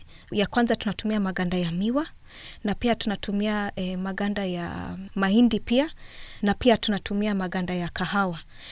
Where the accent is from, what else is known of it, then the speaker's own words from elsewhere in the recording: Kenya; now in Nairobi, Kenya; Mimi ni Mkenya, nimetoka katika nchi ya Kenya. Naishi Nairobi